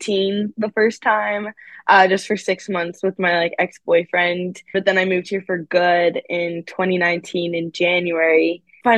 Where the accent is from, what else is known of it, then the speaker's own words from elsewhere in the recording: New York, United States; I'm from Long Island, so I kind of was here when I was younger, and then I went to boarding school where a lot of the kids would come into Manhattan a lot or lived here already.